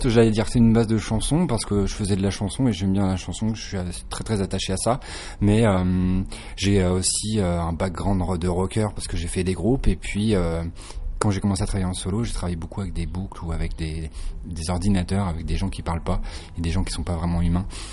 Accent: Rouen, Normandy, France; je fais un groupe qui s'appelle … depuis voilà maintenant 2 ans, et je viens de Rouen. J'ai 34 ans

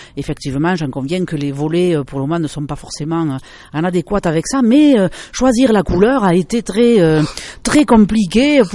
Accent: Belcastel, Occitanie, France; Parce que je suis originaire de Belcastel. Enfin, je suis née à Rupérou, mais mes parents sont sur la commune de Belcastel.

